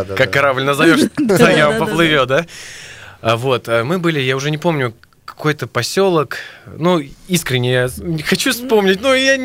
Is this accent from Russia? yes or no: no; Armenia; Вот твой диалект очень сильно похож на грузинских армян, наверное. Которые, знаешь, вот я армянин стою, он со мной разговаривает на армянском, да.